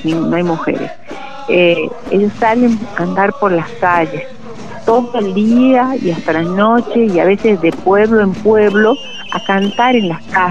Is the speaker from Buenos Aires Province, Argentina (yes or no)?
no; Catamarca, Argentina; soy de Catamarca. En estos momentos, acá en Mutquín